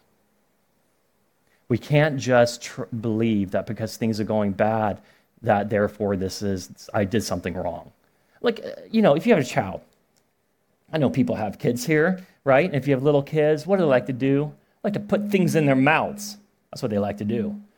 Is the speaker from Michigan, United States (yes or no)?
no; Arizona, United States; I'm from Arizona. I'm going to live in Arizona. I'm going to die in Arizona. I'm an Arizonan.